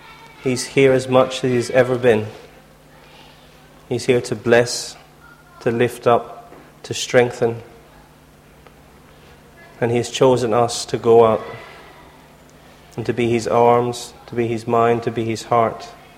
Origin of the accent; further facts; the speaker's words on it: Ireland; I'm the youngest of 12 kids. I was brought up in Ireland in a Catholic family.